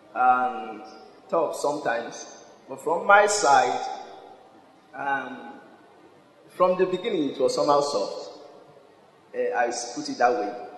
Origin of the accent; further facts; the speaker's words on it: Edo, Nigeria; I'm from Edo State, and I grew up from the village again.